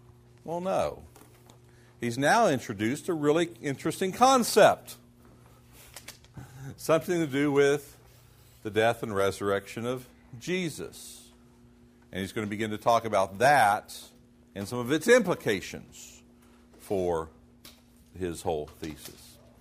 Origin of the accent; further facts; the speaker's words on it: United States; Because we grew up in America, we believe in a separation of church and state